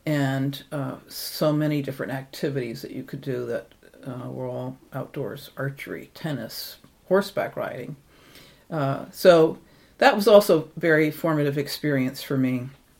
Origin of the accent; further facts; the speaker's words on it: Poughkeepsie, New York, United States; So my childhood growing up in Poughkeepsie was very similar in some ways